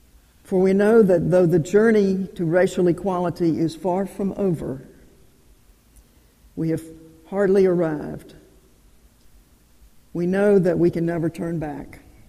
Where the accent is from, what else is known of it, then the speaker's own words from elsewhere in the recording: North Carolina, United States; accent: Southern; the clergy staff with a Southern accent. It isn't quite as pronounced as it was years ago when I was growing up in Piedmont, North Carolina.